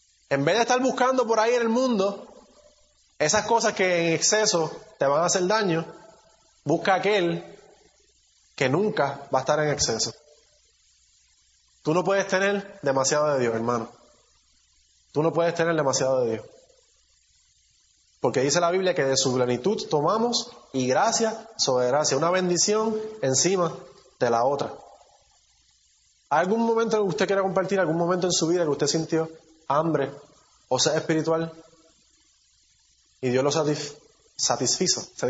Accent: Puerto Rico; nosotros también como puertorriqueños decimos que yo tengo hambre

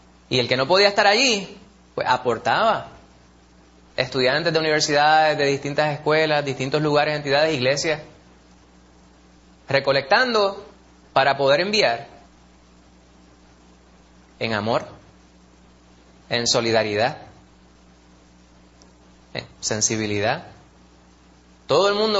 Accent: Puerto Rico; la debilidad de nosotros como puertorriqueños o como latinos

